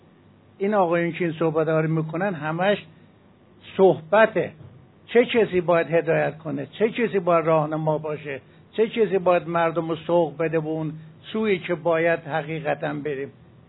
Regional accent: Iran; first language Turkish; Persian is a second language; زبان مادریم ترکی حرف بزنم، زبان دینیم زبان عربیه، زبان مملکتم زبان فارسیه

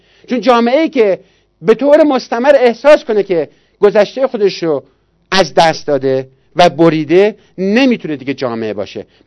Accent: Iran; گفتم که شما از کجا میدونید که حالا من از ایران اومدم؟

